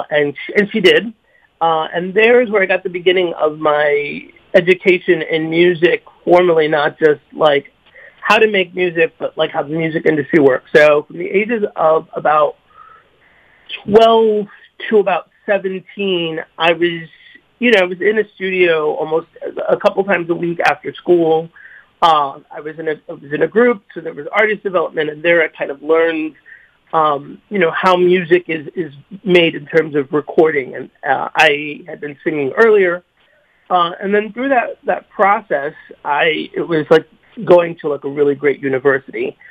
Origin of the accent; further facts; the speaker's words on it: Florida, United States; also born or lived in New York; Around the age of 11, we moved to South Florida. I'm originally from New York.